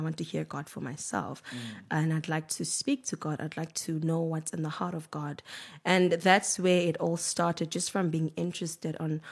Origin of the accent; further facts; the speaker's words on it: Port Elizabeth, Eastern Cape, South Africa; moved away as an adult; now in Johannesburg, South Africa; Mm-hmm. I am born and raised in Port Elizabeth, now known as Iqabega.